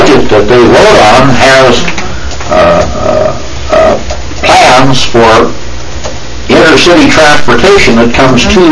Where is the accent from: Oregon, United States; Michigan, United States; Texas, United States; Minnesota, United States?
Oregon, United States; Eugene; I grew up in Eugene.